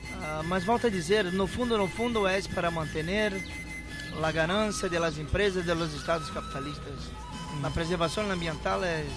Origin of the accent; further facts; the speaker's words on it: Brazil; Spanish is a second language; No es fácil, porque yo soy brasileño, ¿no?